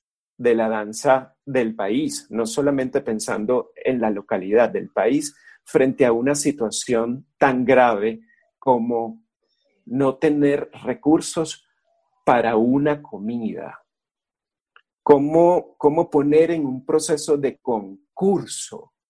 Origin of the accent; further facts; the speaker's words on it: Venezuela; en mi país, en Venezuela